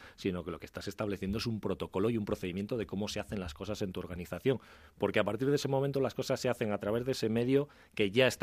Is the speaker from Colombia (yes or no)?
no; Santander, Cantabria, Spain; now in Madrid, Spain; desde que salgo de Santander, que yo soy de Santander, hasta que llego aquí a Madrid